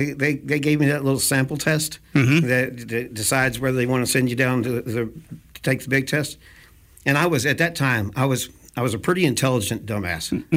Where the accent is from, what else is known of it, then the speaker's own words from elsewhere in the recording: Prichard, Alabama, United States; born there; I was born in Pritchard, and when I was growing up